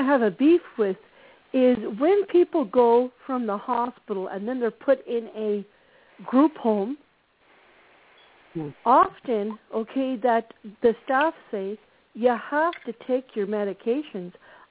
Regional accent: Canada; in Canada here, because I'm Canadian

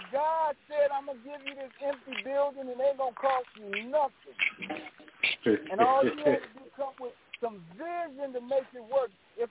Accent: San Diego, California, United States; he set up a foundation called the Jacobs Center in San Diego, my hometown.

